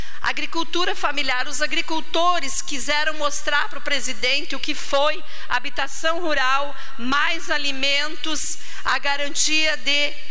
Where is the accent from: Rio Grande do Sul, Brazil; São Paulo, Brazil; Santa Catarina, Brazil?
Santa Catarina, Brazil; Chapecó; born there; Eu nasci em Chapecó. Para aí. 47 anos de vida.